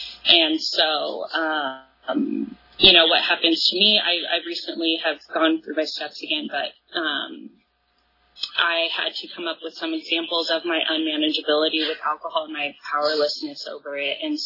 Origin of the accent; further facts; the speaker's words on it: Clovis, California, United States; Like you said, I grew up in Clovis, which we always consider is a lot nicer than Fresno.